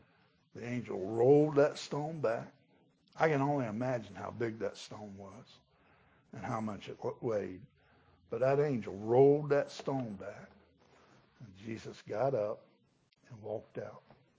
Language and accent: English; St. Cloud, United States; I'm from St. Cloud, and we didn't learn good English down there.